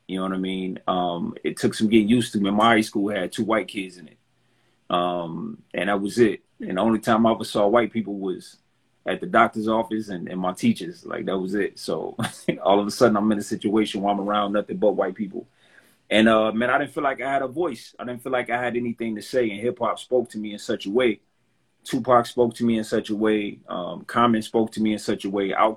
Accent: Detroit, Michigan, United States; I'm an artist, man. Like I said, I'm from Detroit.

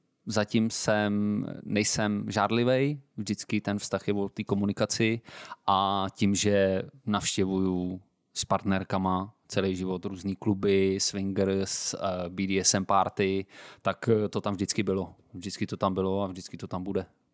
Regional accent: Prague, Czechia; Takže jsem z Prahy, 35

